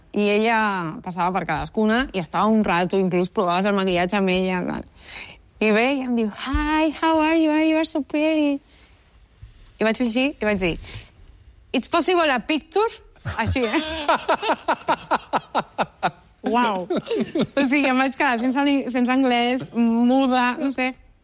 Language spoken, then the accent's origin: Catalan; Catalonia, Spain; com a catalana que ha vist tota la seva vida TV3 a casa, la meva família només veu TV3.